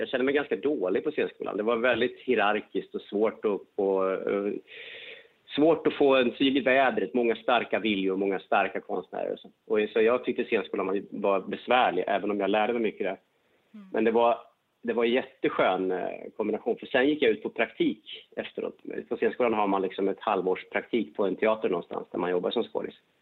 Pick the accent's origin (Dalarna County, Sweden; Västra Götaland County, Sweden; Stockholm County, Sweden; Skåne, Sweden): Dalarna County, Sweden; Falun; Jag kom ju från Falun från början.